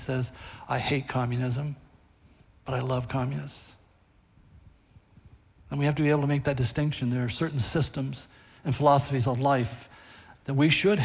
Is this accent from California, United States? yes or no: yes; California, United States; I grew up in California where all of my friends were different colors from me.